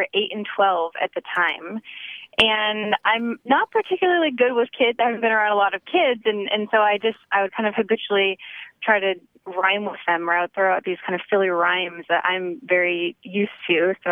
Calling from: San Diego, California, United States; I'm calling from San Diego.

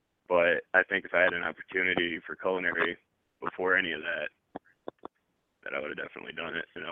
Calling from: Michigan, United States; from Michigan.

